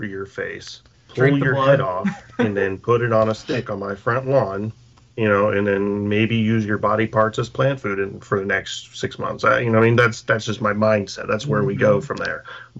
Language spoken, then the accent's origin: English; Florida, United States; Hey, I'm from South Florida, man. We got the Everglades down there.